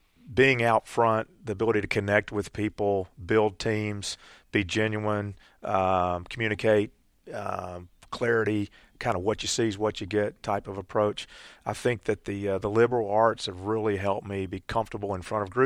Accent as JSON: {"language": "English", "region": "Louisiana", "country": "United States", "tie": "born or raised there", "said": "But the point being is that Penn Square was a known institution to me growing up in Louisiana."}